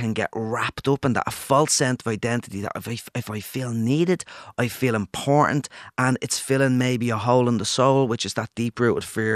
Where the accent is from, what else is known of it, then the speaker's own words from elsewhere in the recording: Ireland; And being Irish, I'd like to say that we're really sound, nice people in general